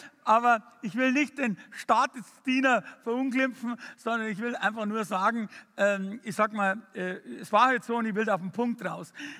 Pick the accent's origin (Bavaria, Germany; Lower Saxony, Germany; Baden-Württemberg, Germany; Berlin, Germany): Bavaria, Germany; Fürstenfeldbruck; Ich bin aufgewachsen in Fürstenfeldbruck bei München, zwischen Augsburg und München in der Mitte